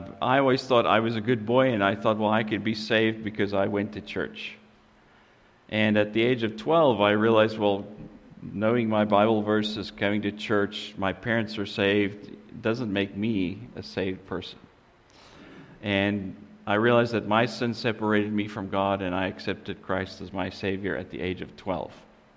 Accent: Benoni, Gauteng, South Africa; As Pastor said, I'm a South African. I was raised there and grew up there. And I grew up in a town called Benoni.

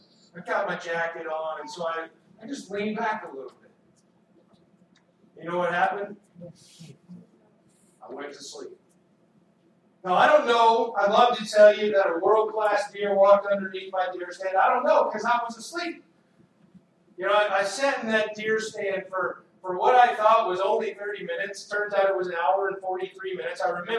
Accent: Texas, United States; now in Montana, United States; And growing up in Texas, we hunt a little bit different. Here in Montana, friends just drive you around and you shoot deer.

